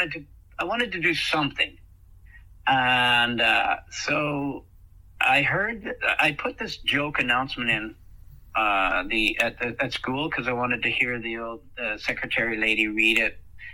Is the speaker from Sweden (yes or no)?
no; Ontario, Canada; So I grew up in the Ottawa Valley, about 100 miles north of Ottawa, up in the sticks.